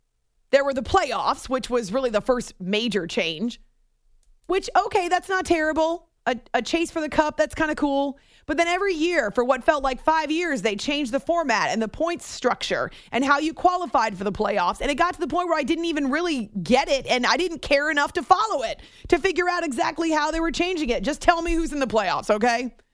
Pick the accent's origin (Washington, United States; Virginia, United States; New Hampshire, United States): New Hampshire, United States; I worked at a NASCAR track when I was in college growing up in New Hampshire.